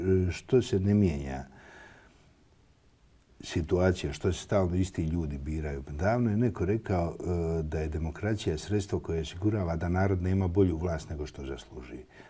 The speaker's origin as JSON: {"language": "Croatian", "country": "Croatia", "said": "Ja sam prvo Hrvat, mene su prvo to naučili, kad sam se rodio."}